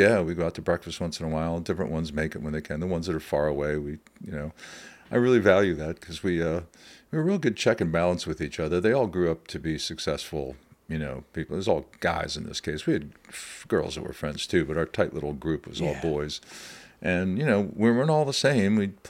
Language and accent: English; Elizabethtown, Pennsylvania, United States; I grew up in Elizabethtown, Pennsylvania, not far from where we're sitting.